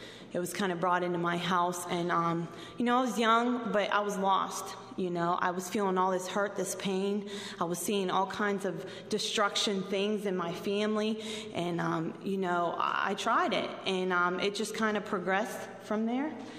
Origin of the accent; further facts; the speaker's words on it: Shaler, Pennsylvania, United States; I was raised in Shaler, and I'm pretty sure you guys know where Shaler is. It's a little bit north from here.